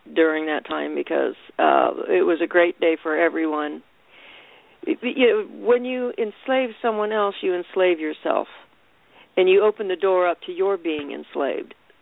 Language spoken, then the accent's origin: English; Ireland; I'm Irish. My people were enslaved for a long time.